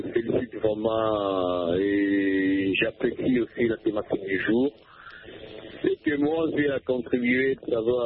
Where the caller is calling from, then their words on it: DR Congo; pas même si je suis chez nous en RDC